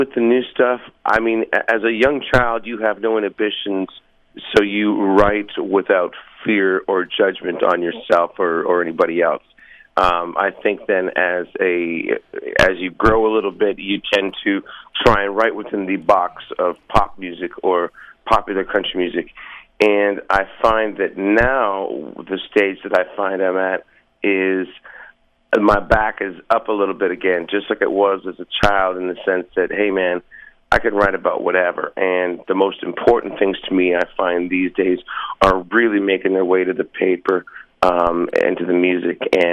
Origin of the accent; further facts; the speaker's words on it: St. Catharines, Ontario, Canada; I grew up in St. Catharines, Ontario, which is southern Ontario. I've got a big family. My mother's a devout Christian. My father's a devout preacher in the congregation.